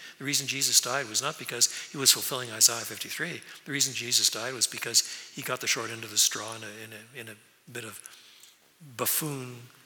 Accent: Quebec, Canada; Well, I was brought up in French Canada. Canada is about one-third French, two-thirds English. I was brought up on the French part.

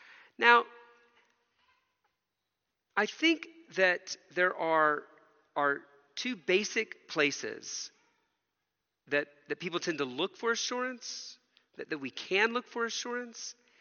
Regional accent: Southern United States, United States; I grew up in Bible-believing churches that preached only the Bible every week in the very conservative deep south of America.

